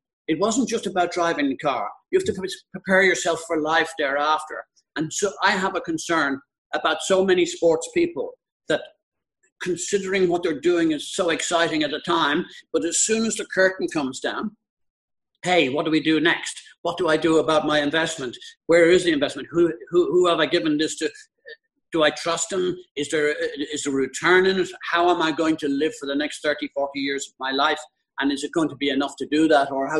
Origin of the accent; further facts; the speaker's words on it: Dublin, Leinster, Ireland; I was growing up in Dublin.